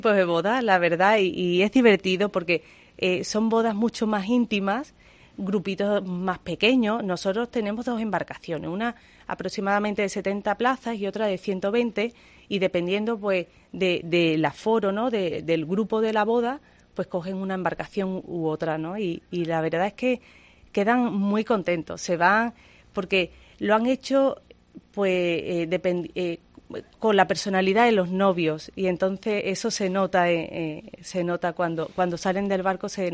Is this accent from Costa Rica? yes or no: no; Huelva, Andalusia, Spain; Nosotros somos de Huelva, la familia es de Huelva y los que trabajamos también somos de Huelva